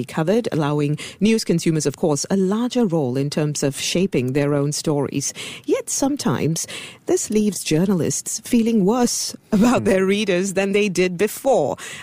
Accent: Singapore; I was born in Singapore and I was bred here.

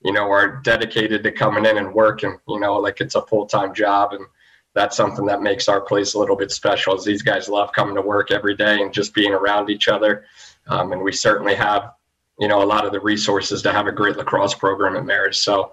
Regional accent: Columbia, United States; Really lucky to do that growing up in Columbia.

